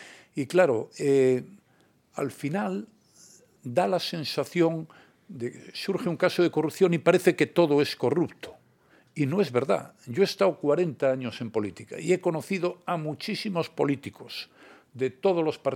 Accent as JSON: {"language": "Spanish", "country": "Spain", "said": "porque yo soy español y en España somos 50 millones, ¿no?"}